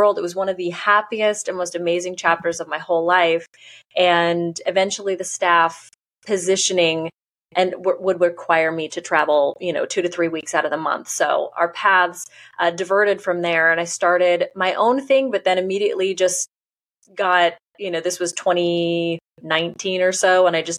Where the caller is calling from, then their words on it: Overland Park, Kansas, United States; I'm in the Kansas City area, just about 30 minutes south of that. It's in a suburb called Overland Park.